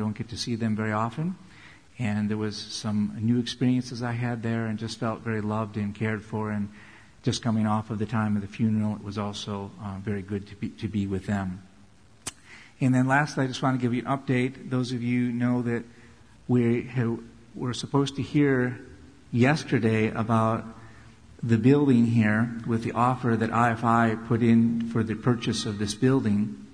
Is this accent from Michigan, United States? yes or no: no; Buffalo, New York, United States; my hometown of Buffalo